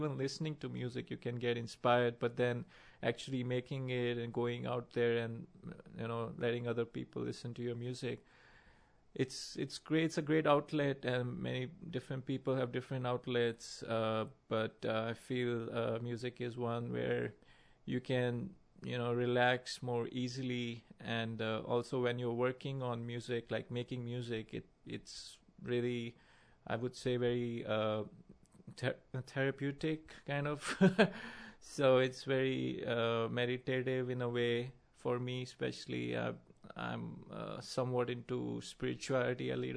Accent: New Delhi, Delhi, India; moved away as an adult; now in United States; I'm originally from India, New Delhi, and I was born there, raised there. Moved to the US about 4.5 years back.

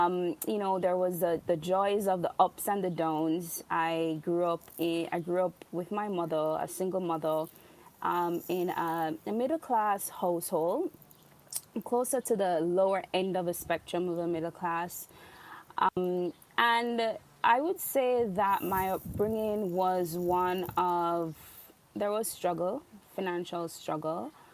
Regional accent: Jamaica; now in Canada; So, I'm from Jamaica, born and raised in Jamaica, on the beautiful island of Jamaica. And I moved to Canada in 2010, so coming up to almost 10 years.

